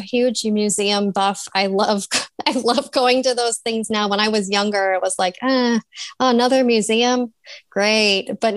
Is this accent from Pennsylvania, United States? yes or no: yes; Pennsylvania, United States; No, I grew up in Pennsylvania, Northeast Pennsylvania. It's about 2 hours west of New York City. Little tiny small town.